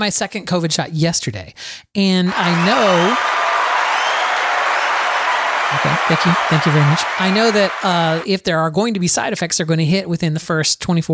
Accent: Florida, United States; But I'm from Florida.

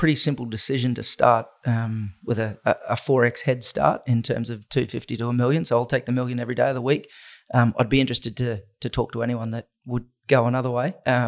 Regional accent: Innisfail, Queensland, Australia; Between Innisfail and the Atherton Tablelands on a banana, sugarcane and beef cattle property.

